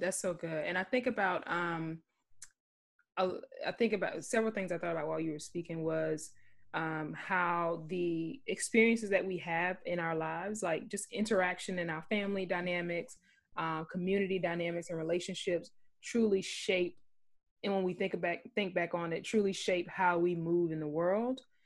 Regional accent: Savannah, Georgia, United States; So I'm a Southerner. I'm from Savannah, Georgia.

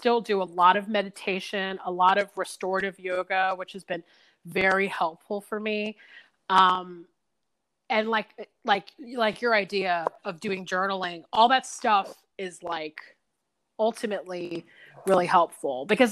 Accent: the South, United States; versus living in maybe the town I grew up in the South

